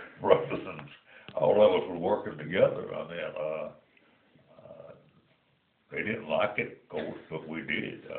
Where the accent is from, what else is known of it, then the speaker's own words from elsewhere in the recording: Deep Run, United States; Well, that was when I was raised or born in the Deep Run area.